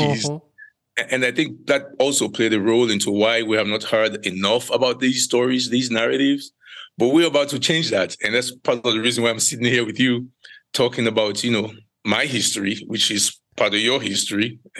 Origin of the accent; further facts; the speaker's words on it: Sierra Leone; moved away as an adult; now in United States; Well, for me, I knew I came from Sierra Leone, right? At least I was born and raised there before I came over here to study.